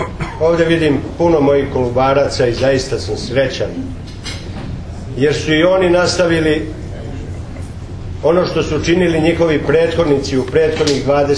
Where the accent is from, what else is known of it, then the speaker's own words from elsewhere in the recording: Šumadija, Serbia; born there; Obzirom da sam rođen u Šumadijskoj eparhiji i da sam nju, za nju vezan korenima svojim